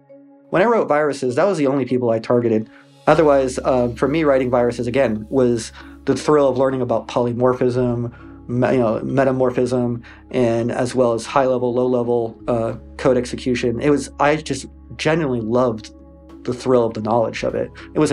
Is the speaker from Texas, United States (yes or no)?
no; Tucson, Arizona, United States; So I grew up really, really poor. I grew up in Tucson.